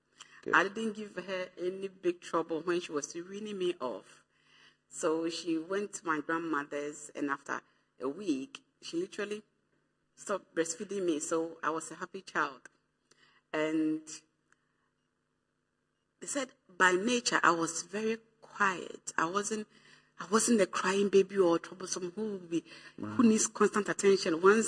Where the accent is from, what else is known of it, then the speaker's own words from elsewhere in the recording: Ghana; born there; Yes, I was born in Ghana.